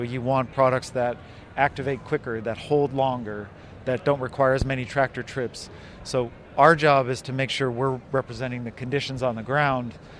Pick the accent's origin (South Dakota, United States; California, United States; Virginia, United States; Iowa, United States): Iowa, United States; Council Bluffs; So I grew up in Council Bluffs. I had friends that farmed on the bluffs